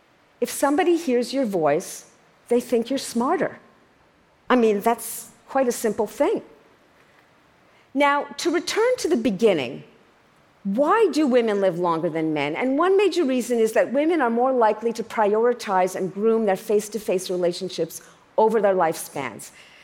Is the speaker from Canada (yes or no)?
yes; Canada; I'm Canadian after all